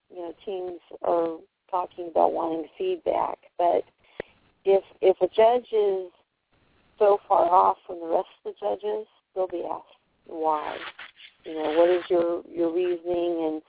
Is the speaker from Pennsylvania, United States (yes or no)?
no; Missouri, United States; In fact, I don't like a lot of sauce, even though I grew up in Missouri.